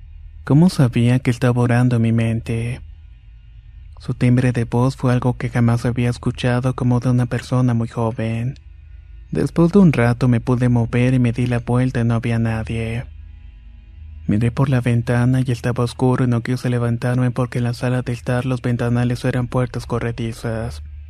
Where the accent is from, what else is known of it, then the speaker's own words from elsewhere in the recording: Punta Arenas, Magallanes and Chilean Antarctica, Chile; Yo soy de Punta Arenas, la doceava región.